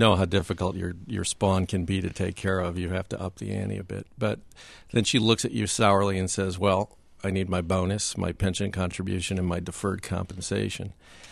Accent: Pennsylvania, United States; in my home state of Pennsylvania, the average household income is something like $44,000.

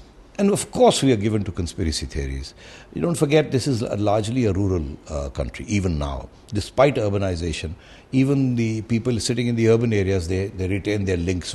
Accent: Pakistan; We are part tribal, part modern. We are part Pakistani, part Muslim. There are so many identities in this country.

